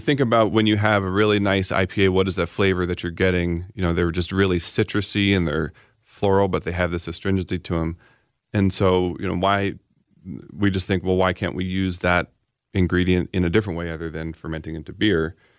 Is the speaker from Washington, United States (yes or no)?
yes; Seattle, Washington, United States; I'm from Seattle and in the Northwest